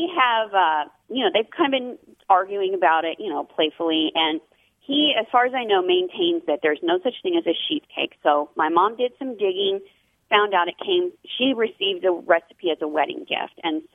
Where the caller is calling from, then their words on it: Fort Worth, Texas, United States; I'm calling from Fort Worth, Texas.